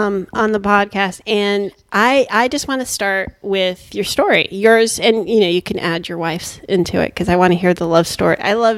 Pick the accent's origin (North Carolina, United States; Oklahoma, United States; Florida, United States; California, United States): Florida, United States; Hialeah; also born or lived in New York, United States; I'm from New York and Miami. So born in New York, raised in Miami. So I'm 305. Hialeah.